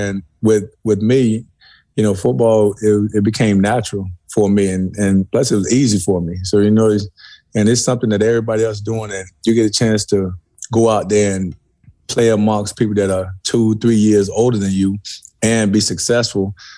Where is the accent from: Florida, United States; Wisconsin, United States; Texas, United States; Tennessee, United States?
Florida, United States; Immokalee; Yeah, I grew up in Immokalee